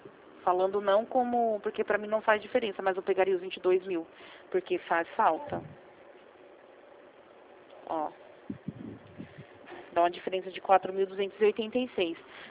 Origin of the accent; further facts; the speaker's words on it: Rio Claro, São Paulo, Brazil; eu sou aqui de Rio Claro mesmo